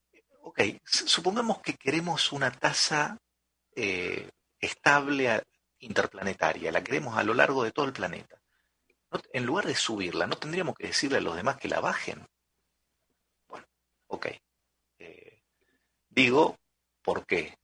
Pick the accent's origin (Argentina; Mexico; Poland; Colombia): Argentina; Soy argentino, ya saben.